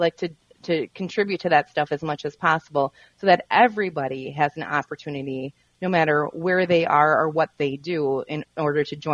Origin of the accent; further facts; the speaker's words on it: Kenosha, Wisconsin, United States; moved away as an adult; I grew up in Kenosha, Wisconsin, and moved up here about 18 years ago with my husband.